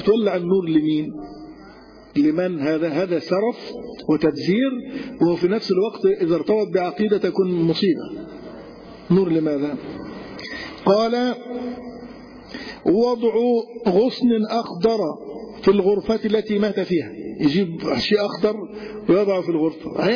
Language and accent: Arabic; Egypt; الحاجات دي ممكن تكون غير موجودة عندنا في مصر هنا